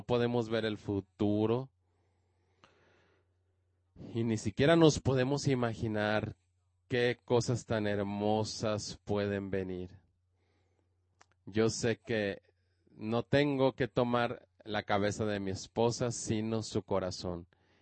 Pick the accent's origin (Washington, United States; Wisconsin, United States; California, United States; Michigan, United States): California, United States; also born or lived in Australia; tengo 36 años. Nací en Australia, pero fui criado en Australia, en California. Tengo doble ciudadanía.